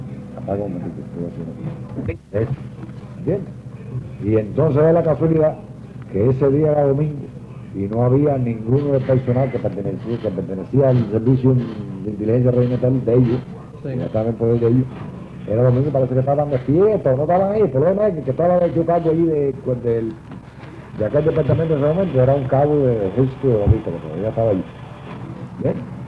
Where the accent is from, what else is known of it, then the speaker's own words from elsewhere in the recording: Pinar del Río, Cuba; me fui para La Habana porque yo soy pinareño.